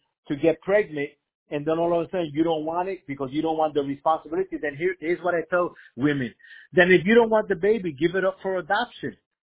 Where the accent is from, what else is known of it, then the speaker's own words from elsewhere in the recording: Brooklyn, New York, United States; You know, I was raised in Brooklyn, New York, where, and I'm not gonna say the word because I know they're still.